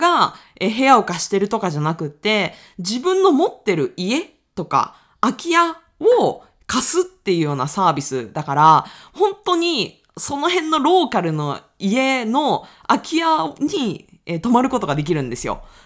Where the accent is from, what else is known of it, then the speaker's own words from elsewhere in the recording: Aichi, Japan; 私地元が愛知県なんでちょっと複雑な気持ちもあるんですけれども